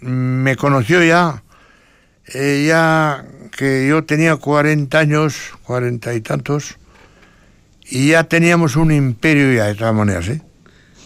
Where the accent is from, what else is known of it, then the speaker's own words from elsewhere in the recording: San Vicente de la Sonsierra, La Rioja, Spain; como soy de San Vicente de la Sonsierra, el pueblo de los Picaos